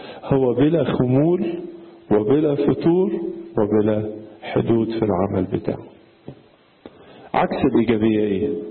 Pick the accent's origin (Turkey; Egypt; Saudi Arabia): Egypt; أحيانا عندنا في مصر بيوصفوا الستات